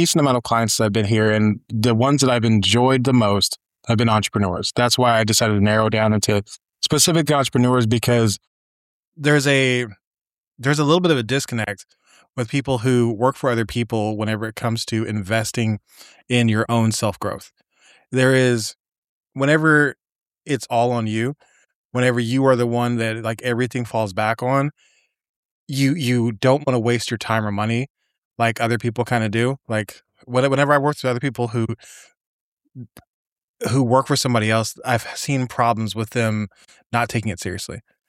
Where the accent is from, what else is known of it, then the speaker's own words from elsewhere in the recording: Oklahoma, United States; moved away as an adult; now in Baldwinsville, United States; I guess I can no longer say I'm new to Baldwinsville, but I'm fairly new to New York. I came from Oklahoma. I've been here a little over a year now.